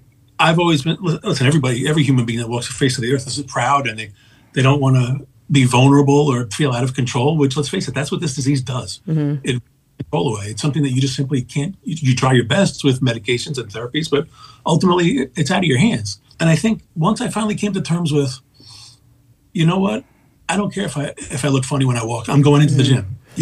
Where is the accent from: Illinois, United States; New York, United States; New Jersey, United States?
New Jersey, United States; I'm from New Jersey.